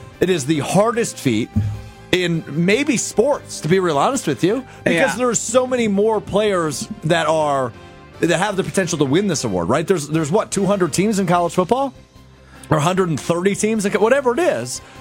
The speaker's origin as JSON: {"language": "English", "town": "Green Bay", "region": "Wisconsin", "country": "United States", "tie": "born or raised there", "said": "special time in my hometown of Green Bay."}